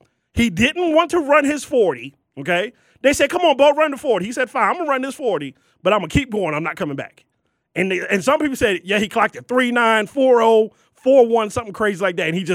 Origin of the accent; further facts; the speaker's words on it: Baltimore, Maryland, United States; Of course, I grew up in Baltimore.